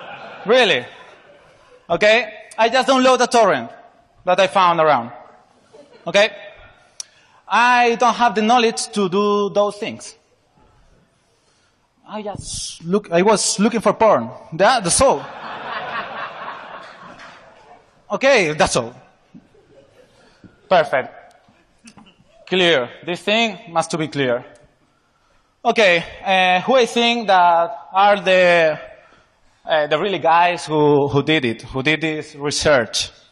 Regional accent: Spain; English is a second language; like he told you. I'm from Spain. My accent is not the best.

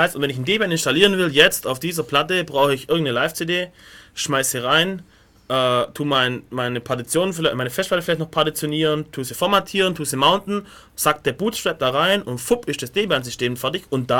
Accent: Weilheim, Bavaria, Germany; aus meiner Heimatstadt Weilheim

